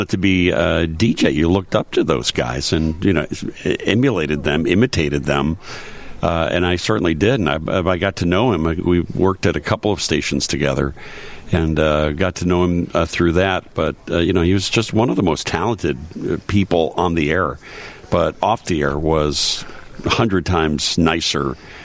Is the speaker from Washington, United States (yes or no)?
no; Chicago, Illinois, United States; I would say that my greatest relationship with him was growing up in Chicago